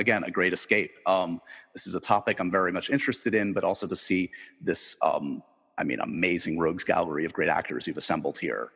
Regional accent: New York, United States; Bella Abzug, I'm a New Yorker, so I kind of knew her a little bit.

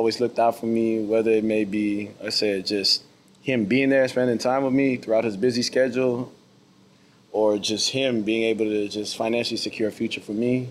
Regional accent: Philippines; my home country, which I do represent the Philippines. I play for the national team. I was born here. I spent most of my life here.

